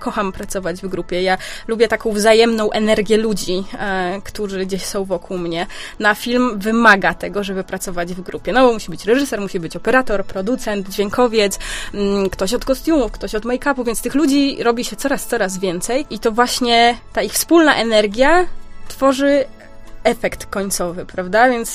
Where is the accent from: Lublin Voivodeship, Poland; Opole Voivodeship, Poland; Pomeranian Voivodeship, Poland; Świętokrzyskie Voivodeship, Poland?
Opole Voivodeship, Poland; Zdzieszowice; now in Warsaw, Poland; ja teraz studiuję w Warszawie, ale z Opola, czy tam ze Zdzieszowic mojej rodzinnej miejscowości mam dalej do Warszawy, niż bym miała do Pragi tutaj czeskiej, prawda?